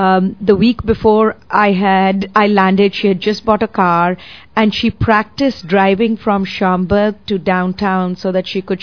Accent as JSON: {"language": "English", "country": "India", "tie": "born or raised there", "lives_now": "United States", "said": "I grew up in India, where my entire perception of America was from Archie Comics."}